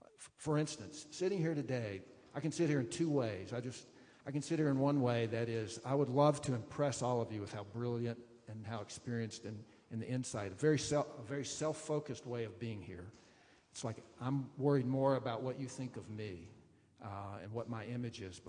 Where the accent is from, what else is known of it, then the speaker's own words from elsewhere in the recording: Southeast, United States; And my wife and I just took a trip back through the Southeast. You can tell from my accent that's where I grew up.